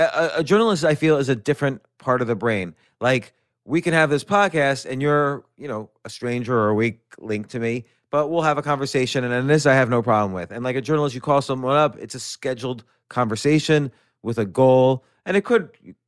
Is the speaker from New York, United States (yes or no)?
yes; New York City, New York, United States; I was born in New York City. I grew up around there, but I came back to New York City as an adult with a job